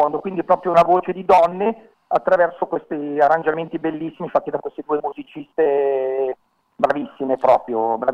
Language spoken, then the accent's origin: Italian; Milan, Lombardy, Italy; avendo radici milanesi, cioè sono nato e cresciuto in Milano per tanti anni, sono trasferito qua da qualche anno